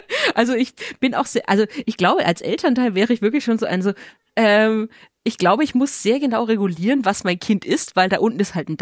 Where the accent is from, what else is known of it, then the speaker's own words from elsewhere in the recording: Nuremberg, Bavaria, Germany; Ich als Nürnbergerin bin die ganze Zeit aufgewachsen mit Fett lieber Fünfter als Fötter.